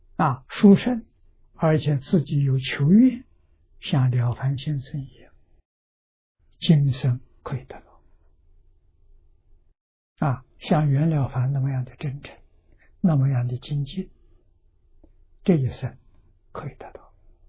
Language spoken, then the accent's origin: Chinese; China; 我们中国人讲床幡宝盖啊